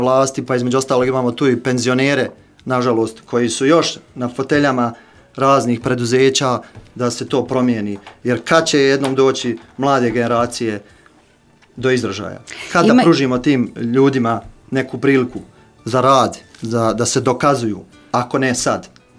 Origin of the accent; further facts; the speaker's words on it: Ugljevik, Republika Srpska, Bosnia & Herzegovina; also born or lived in Tuzla / Belgrade; živim u Ugljeviku sa porodicom, porijeklom sam iz Tobuta, rođen sam u Tuzli, školovao sam se u Beogradu gdje sam stekao diplomu doktora veterinarske medicine, radim u Ugljeviku, živim u Ugljeviku, u Zabrđu trenutno radim već 15 godina